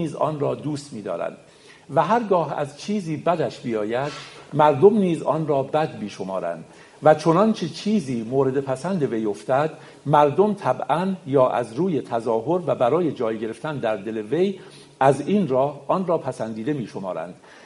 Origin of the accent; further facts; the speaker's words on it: Iran; ما ایرانیم و باید این کتابا رو واقعا بخونیم، با فرهنگمون هویتمون آشنا بشیم.